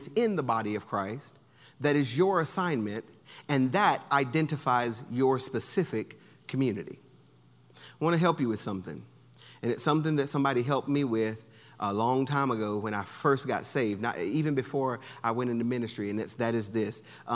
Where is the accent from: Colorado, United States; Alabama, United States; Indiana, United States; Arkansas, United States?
Alabama, United States; now in Texas, United States; I know I came from Alabama. It ain't exactly cool there.